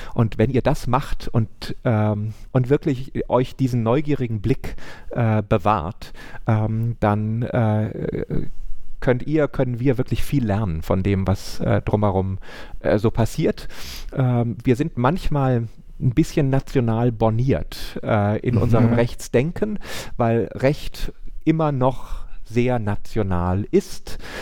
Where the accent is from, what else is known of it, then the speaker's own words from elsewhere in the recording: Cologne, North Rhine-Westphalia, Germany; Ich würde euch als Kölner empfehlen